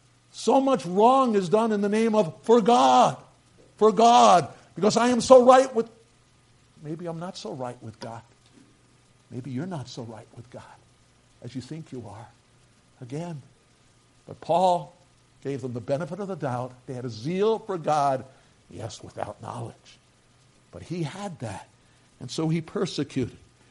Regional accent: Staten Island, New York, United States; I was raised with these Norwegians who had family in Norway, lived in Brooklyn, would come to Staten Island, the country part of New York City, and they would be there in our living ro

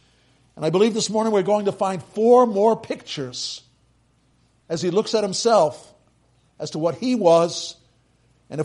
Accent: United States; I am the son of immigrants who gave up Norwegian citizenship to become Americans. I was born and I am an American, possibly still a Norwegian citizen.

